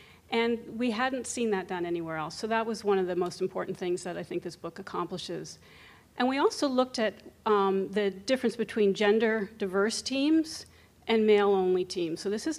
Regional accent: Pennsylvania, United States; I grew up outside of Philadelphia, went to Penn Med.

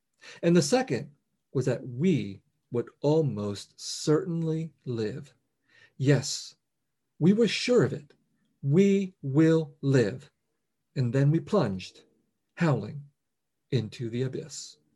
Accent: United States; also born or lived in elsewhere before age 4; And I'm an American, you know, I mean, I came when I was four and I grew up here and I'm deeply immersed in American culture and language, English language and all this kind of stuff.

